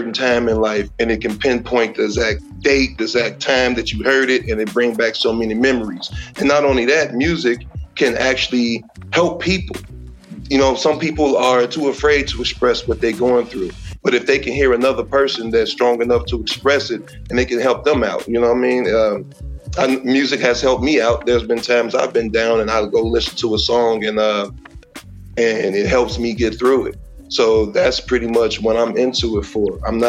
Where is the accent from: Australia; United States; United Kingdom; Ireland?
United States; Chicago, Illinois; All right. Well, you know, I'm from Chicago.